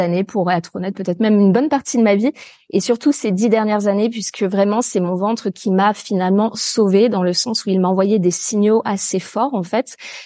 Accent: Auvergne-Rhône-Alpes, France; là où je suis actuellement, d'ailleurs, c'est en pleine nature, en fait, à la campagne, alors proche d'une ville un peu plus grande qui est Lyon, en fait, que tu dois certainement connaître, mais dans un petit village en pleine nature.

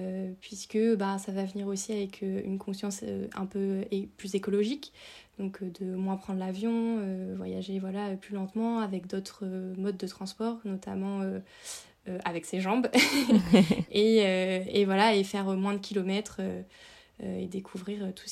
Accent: Nouvelle-Aquitaine, France; puisque j'ai grandi en Dordogne. Et donc, il n'y a ni la montagne, ni la mer

